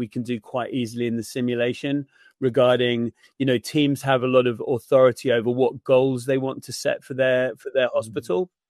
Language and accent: English; United Kingdom; So I think one of the first questions I had as a Brit